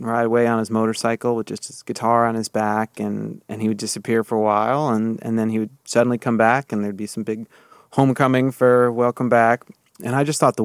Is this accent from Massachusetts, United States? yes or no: no; Chardon, Ohio, United States; And I grew up in Chardon, Ohio.